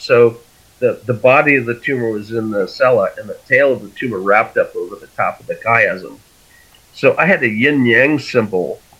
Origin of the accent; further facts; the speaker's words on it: Fargo, North Dakota, United States; I grew up in Fargo, so.